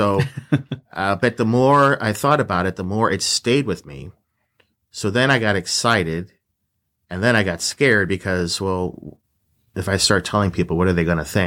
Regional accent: St. Louis, Missouri, United States; I grew up in South St. Louis, St. Margaret of Scotland Parish, and I have a younger brother, Eric.

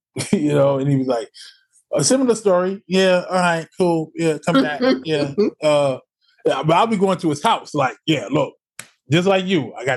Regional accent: Bronx, New York, United States; I grew up in the Bronx, so I lived on Clayton Avenue further up.

